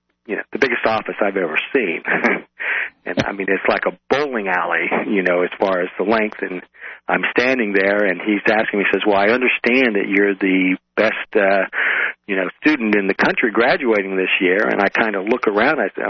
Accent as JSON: {"language": "English", "region": "Oregon", "country": "United States", "said": "I'm originally from the West Coast, from Oregon."}